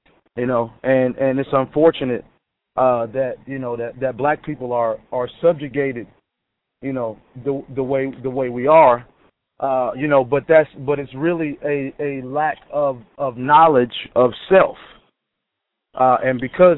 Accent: Chicago, Illinois, United States; some of the violence that's happening in my hometown, in Chicago.

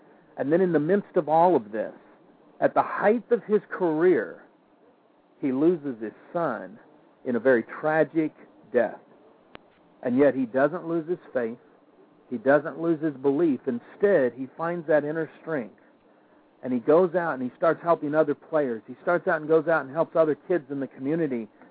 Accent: the South, United States; I'm not racist, but I'm from the South

